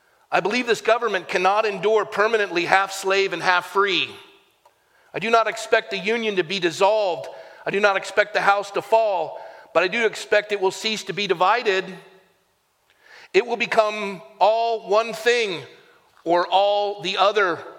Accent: United States; But I'm still an American and a proud American. I'm a patriotic American.

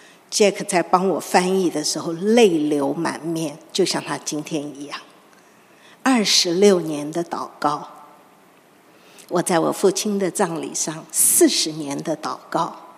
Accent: Taiwan; 小时候在台湾有一种糖果

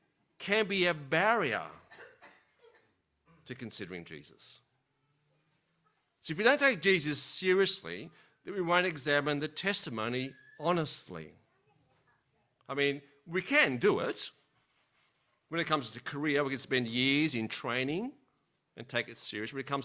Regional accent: Australia; But as an Aussie, it's hard for us to grasp this sense

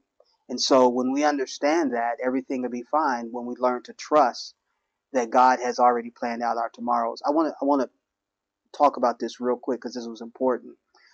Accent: Cincinnati, Ohio, United States; when I was growing up in Cincinnati, there was three buses that came up Reading Road

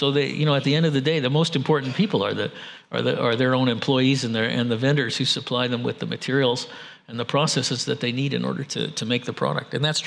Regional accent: Canada; the fact that I'm from Canada

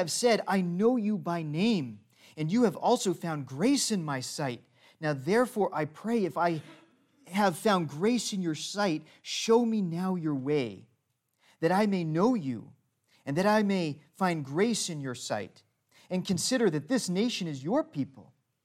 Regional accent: East Coast, United States; I'm from the East Coast, so everything's backwards.

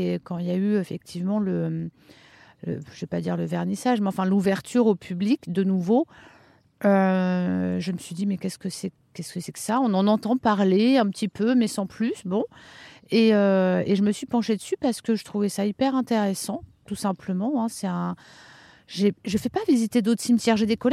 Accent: Centre-Val de Loire, France; also born or lived in Paris / Spain; je suis de Touraine à l'origine, mais mes études m'ont emmenée du côté de Paris, en Espagne, en Touraine de nouveau. Et puis, les aléas de la vie ont fait que j'ai beaucoup bougé. Un peu partout en France, quasiment.

